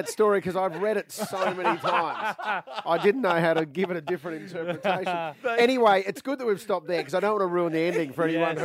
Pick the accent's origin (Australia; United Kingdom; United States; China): Australia; Adelaide, South Australia; I didn't grow up in Adelaide Best. I grew up in Adelaide, the city.